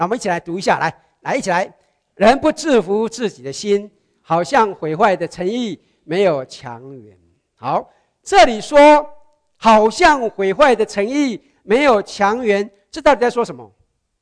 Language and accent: Chinese; China; 我们中国人都应该很清楚嘛